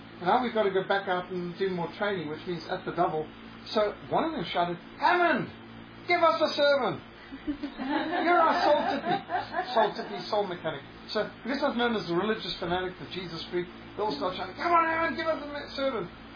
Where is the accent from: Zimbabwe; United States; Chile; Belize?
Zimbabwe; Well, I grew up in Rhodesia.